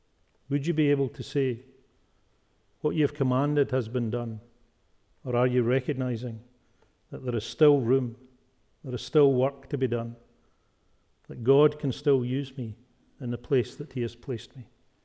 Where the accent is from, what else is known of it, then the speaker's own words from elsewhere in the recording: Scotland, United Kingdom; Being a Scotsman, I was paying a fixed price for the wedding venue